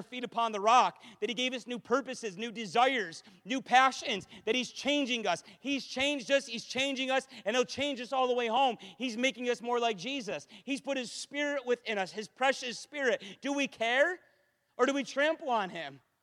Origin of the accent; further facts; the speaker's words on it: United States; and I'm American. So, of course, being an American means I'm a Christian.